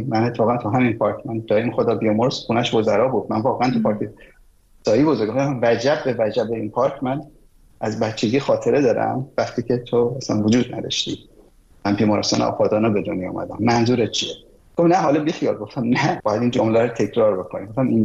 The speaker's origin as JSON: {"language": "Persian", "country": "Iran", "tie": "born or raised there", "said": "من از سن تو بیشتر وقت توی ایران بودم، همینجا زاده شدم، هم تعداد سالهایی که توی ایران زندگی کردم از سالهای عمر تو بیشتره."}